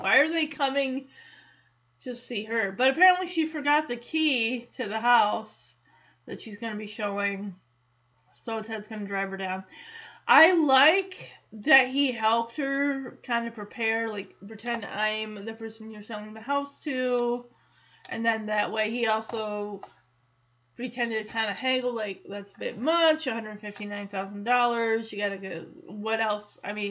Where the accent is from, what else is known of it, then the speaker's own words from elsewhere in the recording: Michigan, United States; now in Dallas–Fort Worth, United States; I mean, I came from Michigan, you got people coming from California, Oklahoma, farther east, farther west.